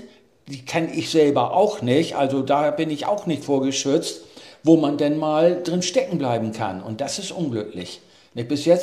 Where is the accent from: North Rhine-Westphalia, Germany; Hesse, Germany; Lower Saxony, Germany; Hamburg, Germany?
Lower Saxony, Germany; Cuxhaven; Ich bin Cuxhavener. Ich bin sogar in Dunen im Elternhaus geboren worden.